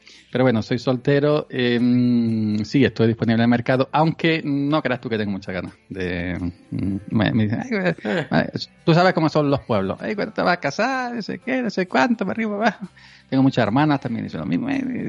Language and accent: Spanish; Granada, Andalusia, Spain; He estado en el norte trabajando de temporero, en La Rioja, incluso en Cataluña, en Zaragoza. Pero que soy natural de Granada, vivo en Andalucía, en un pueblo de Córdoba. Y bueno, me dedico al campo.